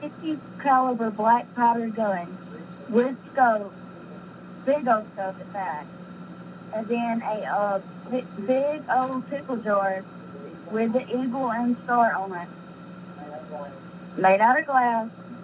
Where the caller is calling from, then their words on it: Anniston, Alabama, United States; Anniston, Alabama.